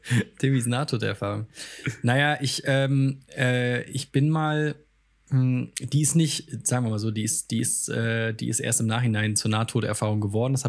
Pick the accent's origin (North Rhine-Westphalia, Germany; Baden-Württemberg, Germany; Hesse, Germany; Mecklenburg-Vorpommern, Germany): Hesse, Germany; Bad Camberg; die Eichhörnchenbahn in der Lochmühle in Bad Camberg, wo ich herkomme.